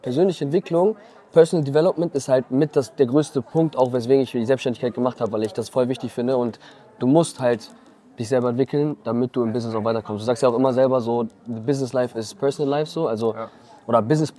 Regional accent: Neumünster, Schleswig-Holstein, Germany; bin 23 Jahre, komme aus Neumünster

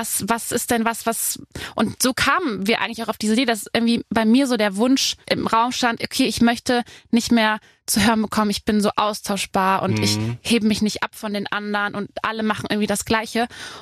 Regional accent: Rhineland-Palatinate, Germany; now in Cologne, Germany; Ich komme aus der Nähe von Koblenz.

